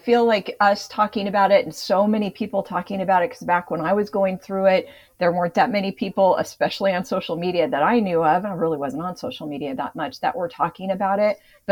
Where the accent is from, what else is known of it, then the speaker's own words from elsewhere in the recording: Long Beach, California, United States; I mean, I grew up in Long Beach, California. It was a very close knit community.